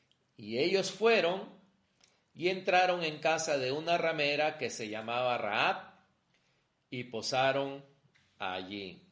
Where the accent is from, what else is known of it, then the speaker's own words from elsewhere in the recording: Peru; somos peruanos, ¿no? ¿Qué nos identifica ser peruanos? Que hemos nacido en el Perú.